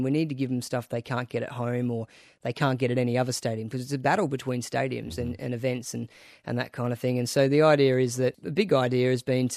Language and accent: English; Brisbane, Queensland, Australia; now in Melbourne, Australia; I was born in Brizzy and grew up on the Broncos and rugby league, and then in the last 3 years moved to Melbourne.